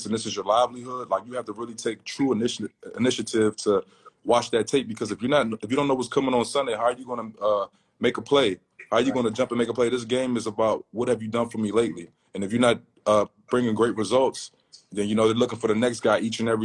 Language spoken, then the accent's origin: English; Washington, District of Columbia, United States; growing up in Southwest Washington, D.C., me, Maryland, you know, football is all we know.